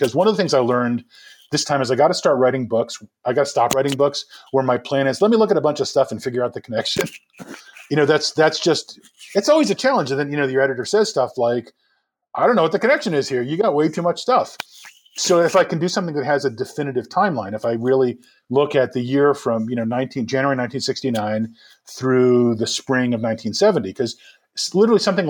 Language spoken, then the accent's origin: English; New York, United States; I mean, I grew up in New York. I grew up as a Mets fan.